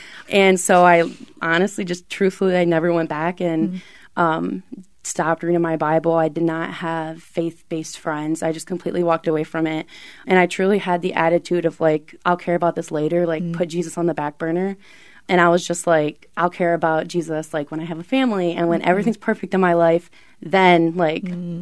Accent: Ann Arbor, Michigan, United States; I grew up in the Ann Arbor community. I'm a fellow Christ the King parishioner.

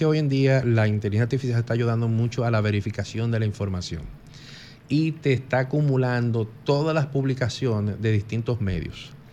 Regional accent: Dominican Republic; Nosotros no tenemos el derecho de, como dominicanos, de intervenir en el tema de los venezolanos.

